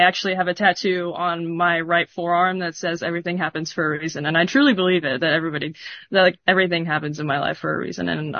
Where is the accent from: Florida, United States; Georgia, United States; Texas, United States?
Texas, United States; Katy; Well, I'm from Katy, Texas, which is about an hour west of Houston. So I was always a Texans fan growing up.